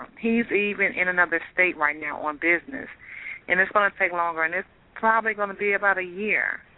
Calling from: Virginia, United States; Yeah, I spoke with you guys before.

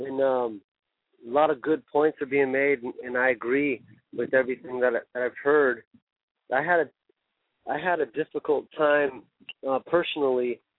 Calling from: Riverside, California, United States; Hey, how you doing? … from Riverside.

